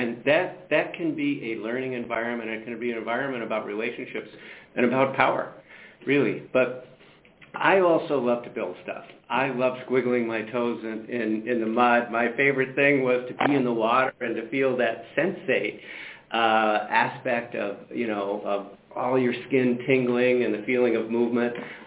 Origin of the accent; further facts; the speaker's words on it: New York, United States; I grew up on Long Island, by the way.